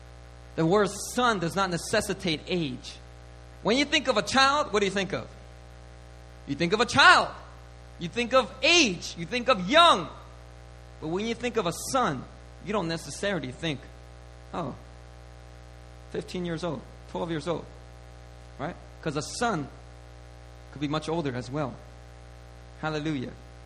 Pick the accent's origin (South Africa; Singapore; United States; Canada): United States; Philadelphia, Pennsylvania; I grew up in Philadelphia. There's a lot of racism in Philadelphia.